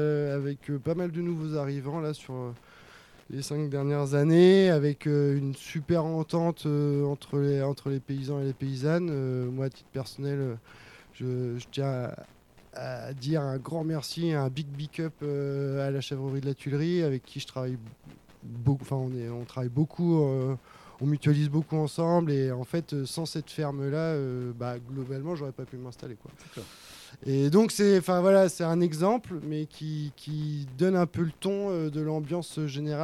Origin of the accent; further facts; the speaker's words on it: Fontenay-et-Louvet, Normandy, France; moi, je suis un enfant du pays, comme on dit. J'ai grandi à Fontenay-et-Louvet et en Écouve, en règle générale, on va dire.